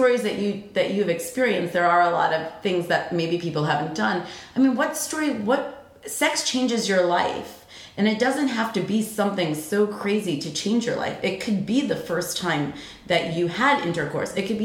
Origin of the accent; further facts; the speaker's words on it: New York, United States; accent: New York; my New York accent. I can't do it. It's funny. I don't have the accent that I used to have.